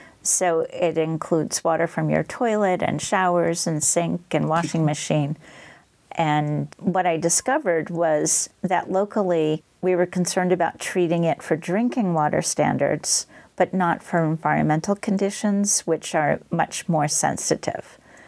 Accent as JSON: {"language": "English", "region": "New England", "country": "United States", "lives_now": "Orient, United States", "said": "I'm from New England originally. I'm living in Orient, New York."}